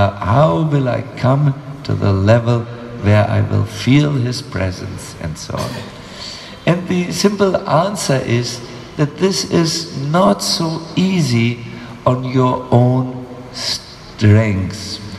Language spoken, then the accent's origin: English; India; because we are from India, we have difficulty to concentrate.